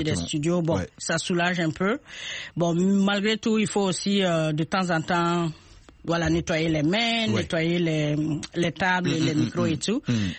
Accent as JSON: {"language": "French", "town": "Bobo-Dioulasso", "region": "Hauts-Bassins", "country": "Burkina Faso", "said": "Je suis de Bobo Julasso."}